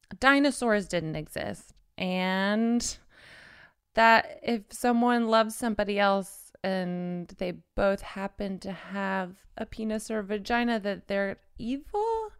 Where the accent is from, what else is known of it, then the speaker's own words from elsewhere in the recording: the South, United States; Like, I'm from the South, so I was just, there were just things that never sat right with me.